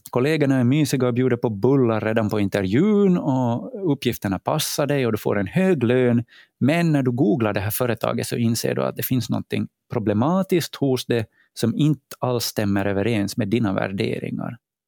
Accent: Finland; jag är finländare eller att jag är född i Finland.

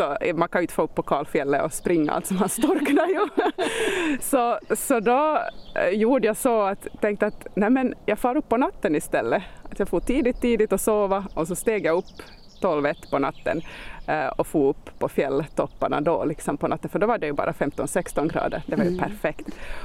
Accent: Esse, Ostrobothnia, Finland; när jag växte upp i Esse och liksom blev vuxen och skulle iväg så ville jag så långt bort det bara går

